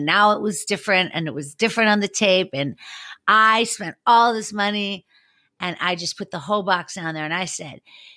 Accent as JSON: {"language": "English", "town": "Pittsburgh", "region": "Pennsylvania", "country": "United States", "said": "I'm from Pittsburgh, right."}